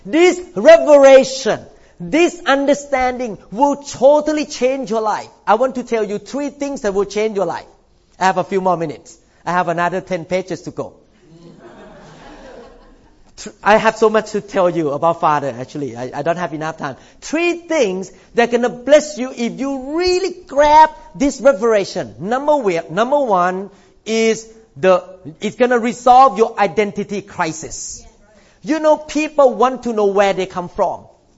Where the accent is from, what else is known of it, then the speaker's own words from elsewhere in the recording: Thailand; So I know where I come from. My root is in China. But I grew up in Thailand.